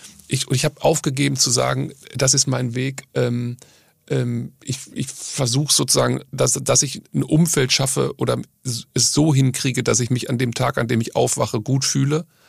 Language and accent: German; North Rhine-Westphalia, Germany; wenn ich sage, ich komme aus dem Ruhrgebiet, denken alle, es wäre Köln.